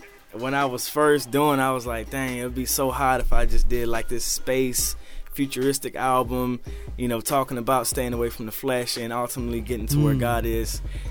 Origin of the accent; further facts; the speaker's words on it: Chicago, Illinois, United States; Well, I'm from Chicago. So I know about the snow up there and the wind up there, but I haven't been up there in so long.